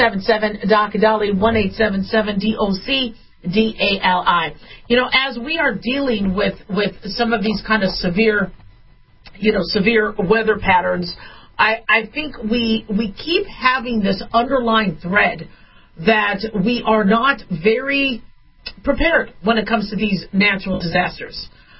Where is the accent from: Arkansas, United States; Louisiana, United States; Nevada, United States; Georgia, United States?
Nevada, United States; Las Vegas; I don't say I live in Las Vegas. I go, I'm from Vegas. It's Vegas, baby. Vegas, right?